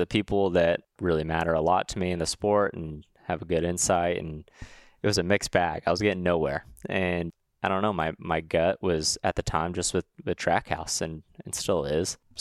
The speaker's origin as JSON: {"language": "English", "town": "Huntington Beach", "region": "California", "country": "United States", "said": "Yeah, Riley and Noah are from Vegas. I'm from Huntington Beach, California."}